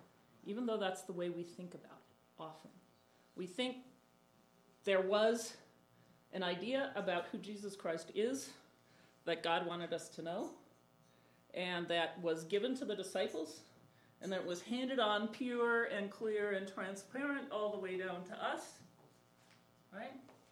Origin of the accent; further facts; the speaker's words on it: Minneapolis, Minnesota, United States; I'm from Minneapolis.